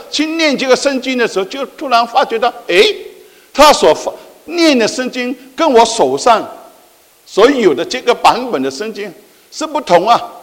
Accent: China; 方便他们在向我们中国人来传福音的时候，我们中国人能够理解

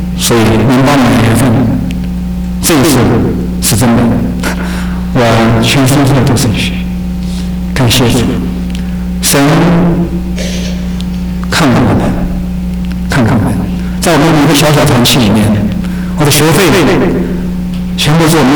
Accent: Henan, China; 我说我是河南人

